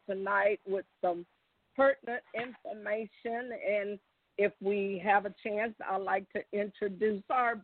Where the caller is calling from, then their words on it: Point Blank, Texas, United States; I'm calling from Texas. Oh, Texas, okay. Yes, sir. I'm near Houston, Texas, but I live in a small community called Point Blank, Texas.